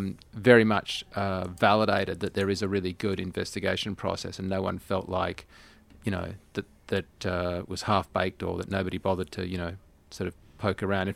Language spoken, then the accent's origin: English; Australia; from my point of view, being an Australian